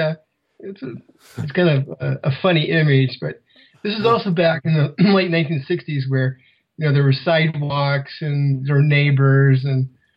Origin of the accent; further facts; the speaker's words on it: Iowa, United States; I grew up in Iowa and, I grew up kind of selling vegetables door to door and things like this.